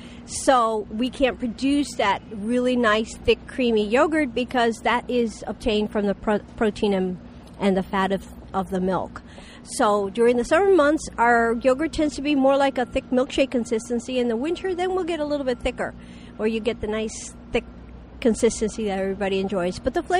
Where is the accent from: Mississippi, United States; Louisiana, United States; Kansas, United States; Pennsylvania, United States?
Pennsylvania, United States; Nazareth; I'm the owner of Patches of Star Dairy. I come from Nazareth, Pennsylvania